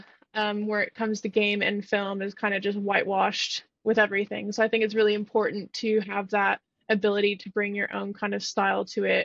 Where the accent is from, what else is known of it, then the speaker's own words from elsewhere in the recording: Texas, United States; because growing up in Texas, you have a lot of Latin American influences there with music